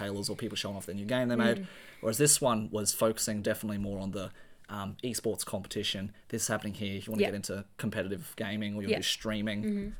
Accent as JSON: {"language": "English", "country": "Australia", "said": "we're two Australian cosplayers who'll be representing Australia in August"}